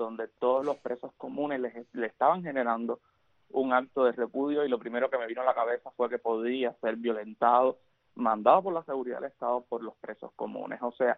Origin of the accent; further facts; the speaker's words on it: Cuba; moved away; siempre lo he dicho desde el 5 de enero que salí de Cuba, Yo salí por presiones